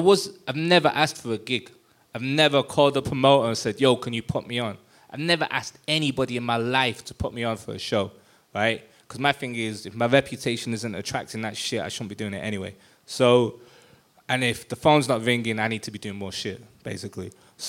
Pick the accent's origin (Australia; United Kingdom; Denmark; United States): United Kingdom; Manchester, North West England; moved away; Like, I'm from Manchester. That's what we do.